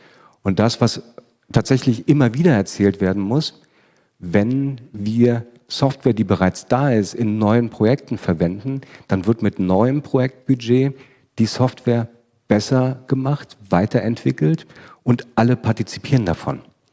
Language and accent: German; Berlin, Germany; also ich als Berliner habe das Thema nicht ganz so